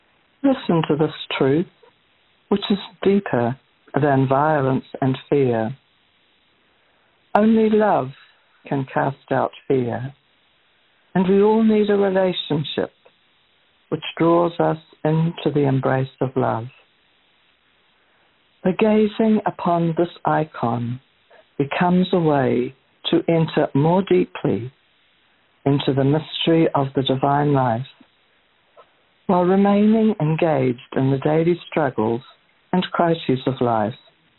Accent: Dunedin, Otago, New Zealand; Recently, here in New Zealand, in my hometown Dunedin, we experienced a rather shocking event

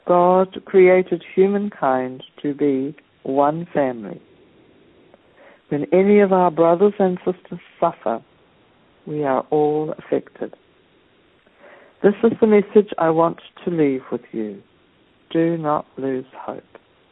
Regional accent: Dunedin, Otago, New Zealand; Today, April the 22nd, 2016, is a very special, historic day for the people of Dunedin, my hometown here in New Zealand.

